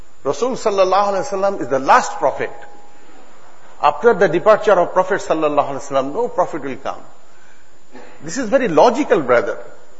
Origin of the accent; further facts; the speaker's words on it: Bangladesh; I am from Bangladesh. I'm coming to Durban all through from Dhaka.